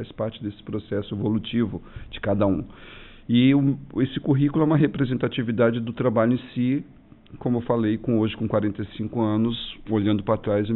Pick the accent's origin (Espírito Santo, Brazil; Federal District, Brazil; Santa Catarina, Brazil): Santa Catarina, Brazil; Urussanga; moved away as an adult; hoje eu estou com 45 anos, né? E quando comecei essa carreira foi praticamente com 19, quando saí de Uruçanga. Eu saí de Uruçanga de corpo, mas a minha alma sempre ficou aqui